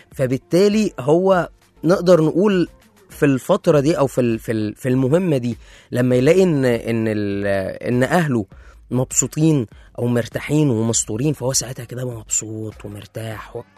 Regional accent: Egypt; اللي هو احنا كلنا كمصريين بنموت فيها كوباية الشاي بلبن

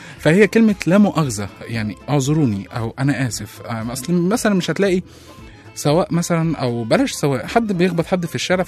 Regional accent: Egypt; احنا طبعا مصريين بنحب نحط التاتش بتاعنا

